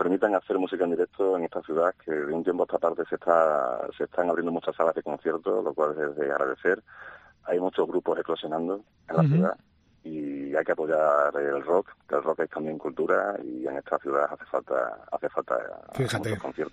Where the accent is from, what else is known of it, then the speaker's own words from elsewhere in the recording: Extremadura, Spain; reivindicar un poquito de dónde venimos, ¿no? Coño, que somos de Extremadura.